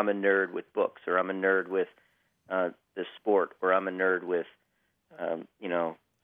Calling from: Flower Mound, Texas, United States; Flower Mound, Texas.

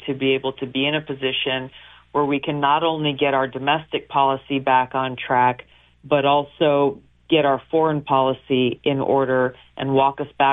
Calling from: New York City, New York, United States; I'm calling you from New York City today

